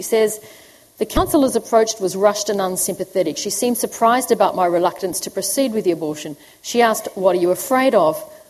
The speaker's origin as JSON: {"language": "English", "town": "Canberra", "region": "Australian Capital Territory", "country": "Australia", "tie": "born or raised there", "said": "Now, it was Genevieve's story in my hometown, Canberra, that really motivated me to write this book."}